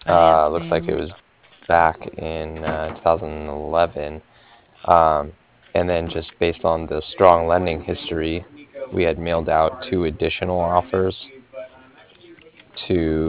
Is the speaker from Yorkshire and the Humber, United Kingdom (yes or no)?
no; Cardiff, Wales, United Kingdom; I'm from Cardiff.